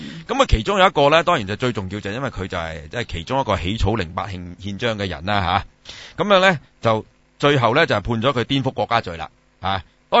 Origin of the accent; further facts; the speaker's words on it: China; 好多人都话我哋中国人啊，同